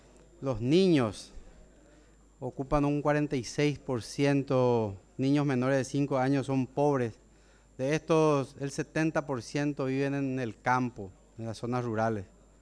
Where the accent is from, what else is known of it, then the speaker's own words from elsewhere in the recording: San Pedro, Paraguay; Eso me duele profundamente como paraguayo, como sanpedrano